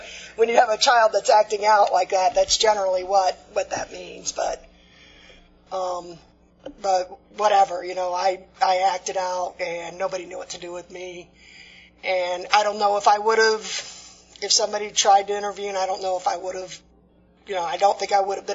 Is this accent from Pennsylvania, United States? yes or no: no; Fort Lauderdale, Florida, United States; I grew up down in Fort Lauderdale.